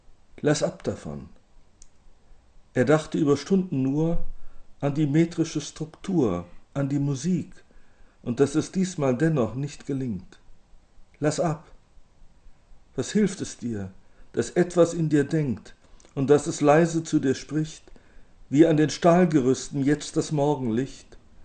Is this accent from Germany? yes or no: yes; North Rhine-Westphalia, Germany; das ist in meinem Fall der Niederrhein, wo ich groß geworden bin